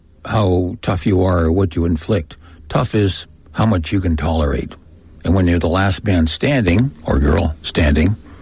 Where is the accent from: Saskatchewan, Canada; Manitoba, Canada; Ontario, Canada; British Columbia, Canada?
Ontario, Canada; Toronto; moved away; my coming here so many years ago, I was a little bit suspect by many people. Mm-hmm. Because where? I was from Toronto.